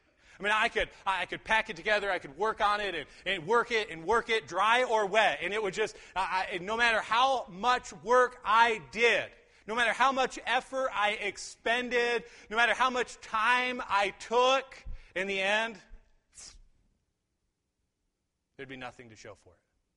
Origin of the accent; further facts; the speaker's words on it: Michigan, United States; I remember as a kid, I grew up in Michigan. Most of you, if not all of you, know that. And my grandma lived on a lake.